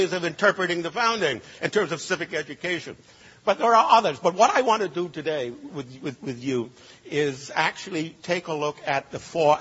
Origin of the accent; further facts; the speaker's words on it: Trinidad & Tobago; one thing that Alexander Hamilton and I have in common is that we both come from the British West Indies. He's come from Nevis. I come from Trinidad.